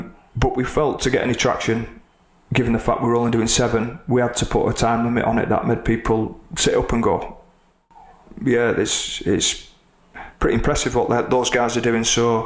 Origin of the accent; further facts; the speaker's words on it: Oldham, North West England, United Kingdom; run through Oldham, my hometown.